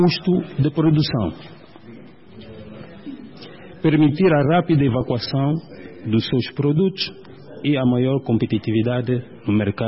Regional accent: Angola; Nós somos angolanos, conhecemos a nossa realidade do país, não é preciso ninguém nos contar.

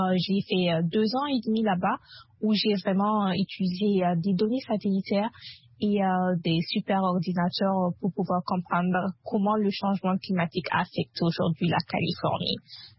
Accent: Zinder, Niger; moved away as an adult; je suis née et j'ai grandi au Niger. J'ai fait mes études au Niger jusqu'au baccalauréat. Et après, j'ai dû quitter le Niger parce que tout simplement dans ma ville, il n'y avait pas d'université. Je viens de Zinder

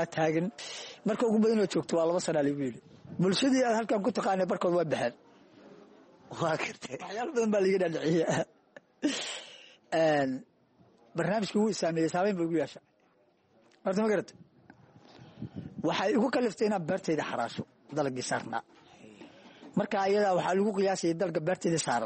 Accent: Kismayo, Lower Juba, Somalia; waxaan ka imid oo kasoo kacitay markii halkaan imaanayay magaalada Kismaayo. Nin beeray ahaan ahaa, shantii sano u dambeysay markaa magaalada Kismaayo aan joogay

